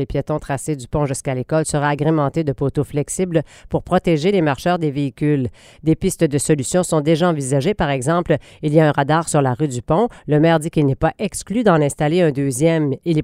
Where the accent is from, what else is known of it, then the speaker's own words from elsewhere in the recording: Cap-Chat, Quebec, Canada; Donc, c'est de là d'où je viens. Et là-bas, bien, il y a toujours de forts vents.